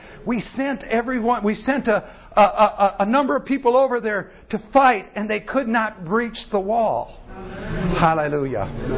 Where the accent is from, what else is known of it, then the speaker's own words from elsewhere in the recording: Iowa, United States; Well, we come from the United States and Iowa. We get snow all the time.